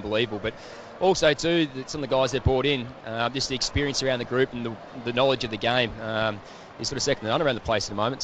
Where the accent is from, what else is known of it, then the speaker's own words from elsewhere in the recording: Melbourne, Victoria, Australia; This is an amazing feeling, especially sort of growing up in Melbourne, doing it on the MCG.